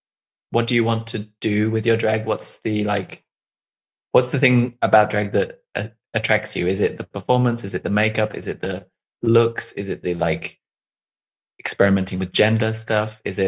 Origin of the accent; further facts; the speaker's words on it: London, United Kingdom; now in Germany; I mean, I grew up in London. I only have one family member who still lives there.